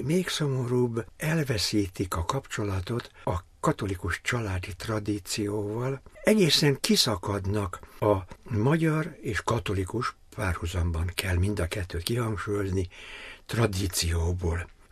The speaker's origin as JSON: {"language": "Hungarian", "region": "Vojvodina", "country": "Serbia"}